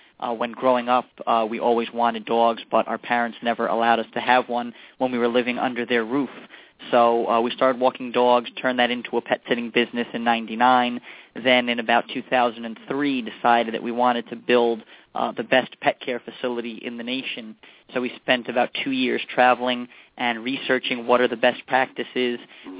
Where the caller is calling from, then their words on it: New Jersey, United States; We are calling from New Jersey.